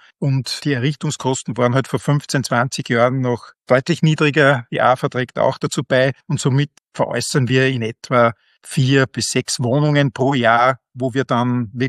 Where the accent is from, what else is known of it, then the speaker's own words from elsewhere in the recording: Austria; bei uns in Österreich wird also vom Voll- und Teilanwendungsbereich gesprochen